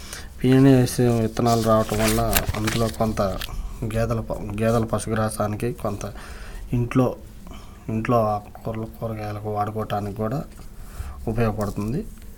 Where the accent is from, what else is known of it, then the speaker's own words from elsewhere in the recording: Pedavadlapudi, Andhra Pradesh, India; మాది పెదవడ్లపూడి గ్రామం, మంగళగిరి మండలం, గుంటూరు జిల్లా నుంచి వచ్చాం.